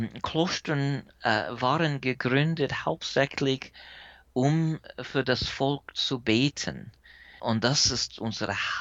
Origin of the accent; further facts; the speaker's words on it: United States; German is a second language; now in Germany; weil ich bin Amerikaner